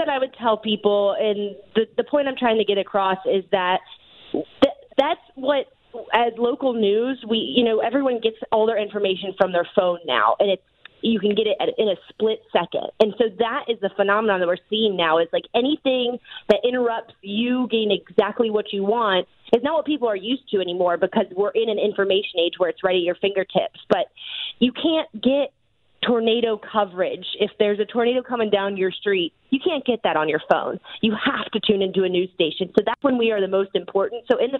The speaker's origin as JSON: {"language": "English", "town": "Atlanta", "region": "Georgia", "country": "United States", "tie": "born or raised there", "said": "So to be able to be in Atlanta, my hometown, have the Dogs here is such a cool experience."}